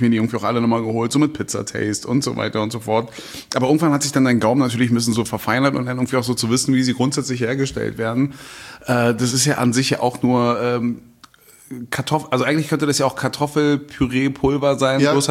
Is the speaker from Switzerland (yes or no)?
no; Berlin, Germany; Ich bin hier im Wedding groß geworden, also die ersten 10 Jahre halt das Märkische Viertel und dann so Alt-Reinickendorf an der Grenze zu.